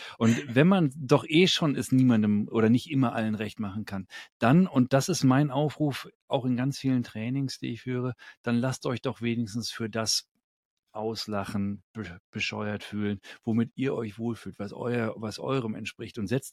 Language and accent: German; Düsseldorf, North Rhine-Westphalia, Germany; born there; ich bin ja Düsseldorfer gebürtig und da ist mein Herz ja doch noch sehr heimatverbunden mit Gevatter Rhein.